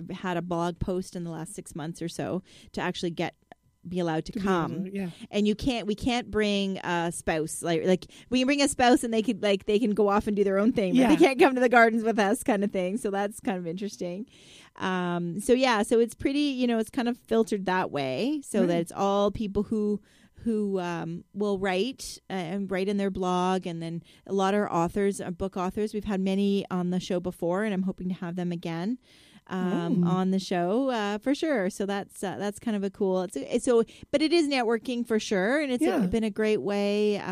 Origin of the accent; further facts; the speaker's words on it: Canada; because being Canadian, we can't bring plants back.